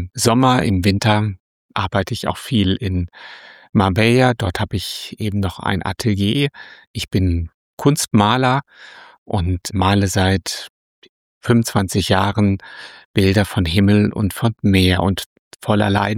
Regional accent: Hesse, Germany; Ich bin in Hessen aufgewachsen

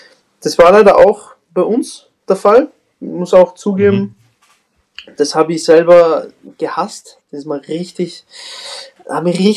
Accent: Salzburg, Austria; bin aus der Nähe Salzburg, also Salzburg-Stadt, bin 26 Jahre alt

